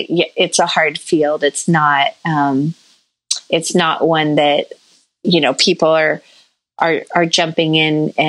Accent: United States; now in Cardiff, United Kingdom; And, you know, here in Cardiff, in Wales, being an American is kind of a novelty. Right. So, you know, we get heads turned when they hear our accent.

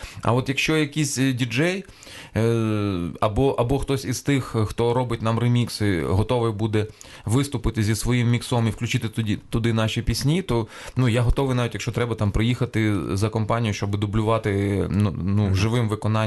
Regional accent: Lutsk, Volyn Oblast, Ukraine; Я просто зараз уже там майже 4 роки живу в Луцьку переважно. Це моє рідне місто.

